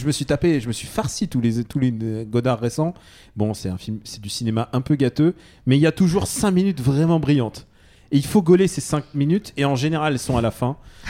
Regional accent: France; born there; Je suis russe. Enfin, je suis né en France, mais je suis russe de cœur.

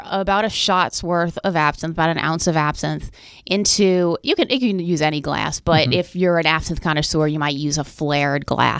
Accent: Gretna, Louisiana, United States; Well, I was born and raised in the New Orleans area. I was actually born and raised on the West Bank in Gretna. Love New Orleans.

